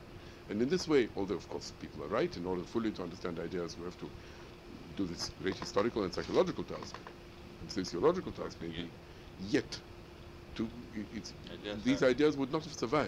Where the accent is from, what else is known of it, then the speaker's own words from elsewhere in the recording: Russia; English is a second language; now in United Kingdom; partly because I came from Russia, and that was therefore the collision of two cultures